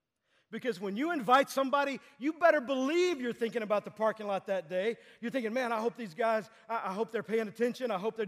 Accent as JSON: {"language": "English", "region": "Texas", "country": "United States", "tie": "born or raised there", "said": "I remember as a kid growing up in Texas, we would often go to my great-grandmother's house."}